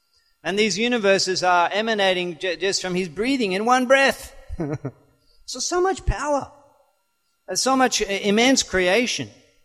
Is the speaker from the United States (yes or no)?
no; Australia; born there; I was born in Australia. There's only 20 million people in the whole of the country.